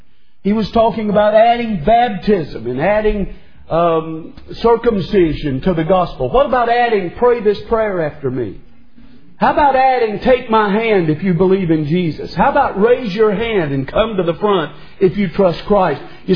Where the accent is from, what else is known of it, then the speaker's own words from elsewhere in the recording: North Carolina, United States; also born or lived in Mississippi; By the way, I came from the South. I mean, North Carolina, Mississippi.